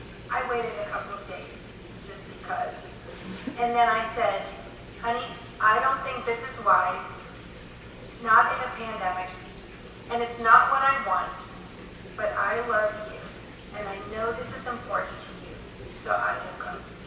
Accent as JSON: {"language": "English", "town": "Miami", "region": "Florida", "country": "United States", "lives_now": "Arlington, United States", "said": "Now, I am from Miami, Florida, but I've lived in Arlington for almost 30 years, and that's my home."}